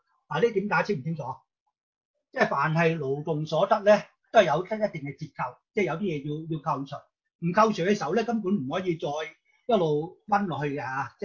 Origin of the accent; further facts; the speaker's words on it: Hong Kong; 我諗我哋香港人唔係淨係香港人啊